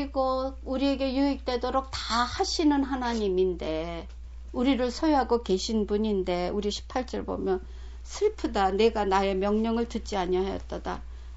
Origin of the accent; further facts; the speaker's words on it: South Korea; also born or lived in Japan; 외국인이에요. 학교 전체에 우리 하나가 한국 사람이고요.